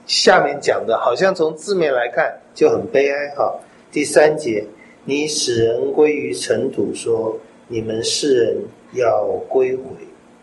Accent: China

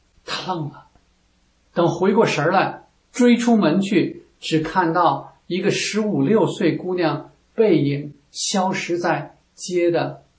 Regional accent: China; 这方面应该是我们中国人的强项，我们不是通常都以数学好、记忆强而自豪吗？

